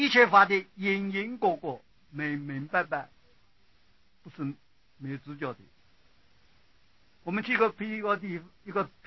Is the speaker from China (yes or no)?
yes; China; 我们是中国人的根性是可以达成